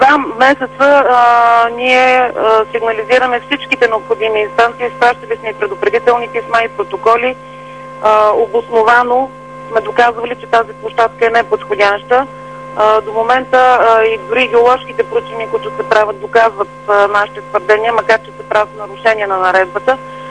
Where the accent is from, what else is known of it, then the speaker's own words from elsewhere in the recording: Sofia, Sofia City, Bulgaria; now in Bobov Dol, Bulgaria; Аз лично съм кореняк софиянка, обаче по една или друга причина 22 години живея и работя в Бобов дол